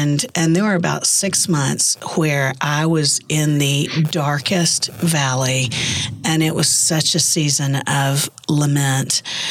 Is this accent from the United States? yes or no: yes; Orlando, Florida, United States; No, I grew up in Orlando, Florida.